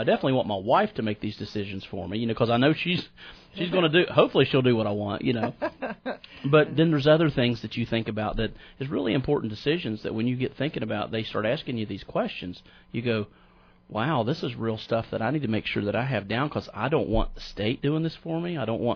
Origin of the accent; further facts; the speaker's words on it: Guyandotte, West Virginia, United States; I was raised in Guyandotte myself.